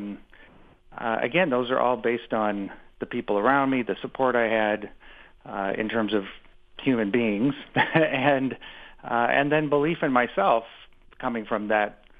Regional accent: Omaha, Nebraska, United States; Omaha and from the house that my dad still lives

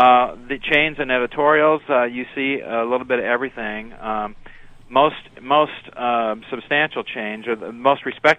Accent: Evansville, Indiana, United States; I grew up in Evansville, Indiana, down in the southwestern part of the state, you know, 100,000 people or so, and we had two newspapers.

